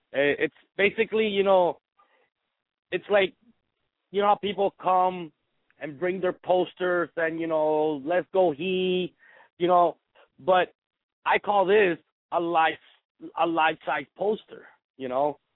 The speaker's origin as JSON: {"language": "English", "region": "Florida", "country": "United States", "said": "The thing is like we say, oh, we're from South Florida."}